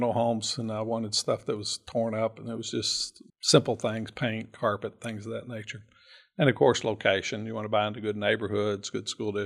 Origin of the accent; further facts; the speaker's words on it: Lexington, Kentucky, United States; Yeah, I grew up on Spring Ridge Drive. And when I was a kid, they built Kirkland Mall.